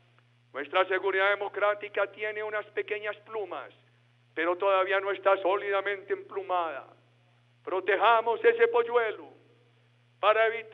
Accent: Colombia; En mi tierra, a las gallinitas pequeñas las llaman cubanas. En la costa caribe les dicen que quiriques. En otros sitios de Colombia se refieren a esas pequeñas gallinitas como quicas.

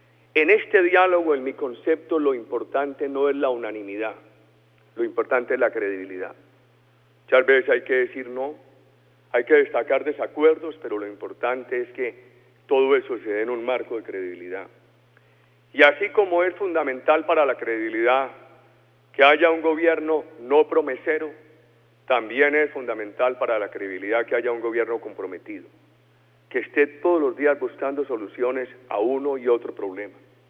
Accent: Colombia; o la noción como los colombianos entendemos el concepto de empresa.

